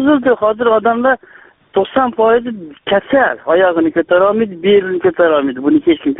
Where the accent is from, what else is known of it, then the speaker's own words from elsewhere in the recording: Khonqa, Khorezm Region, Uzbekistan; Biz Xonqadan.